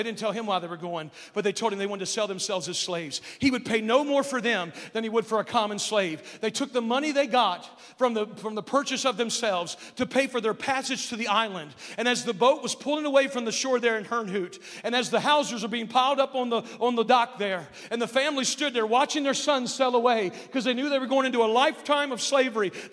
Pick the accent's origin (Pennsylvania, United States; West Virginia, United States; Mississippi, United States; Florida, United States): West Virginia, United States; I'm from West Virginia. We just get sweaty, folks.